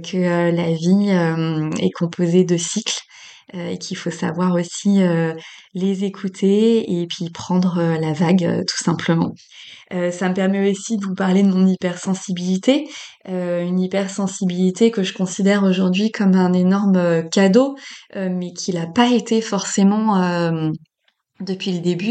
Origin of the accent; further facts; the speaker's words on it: Paris, Île-de-France, France; j'ai 45 ans bientôt, d'ici un mois. Je suis parisienne depuis toujours, tombée dedans quand j'étais petite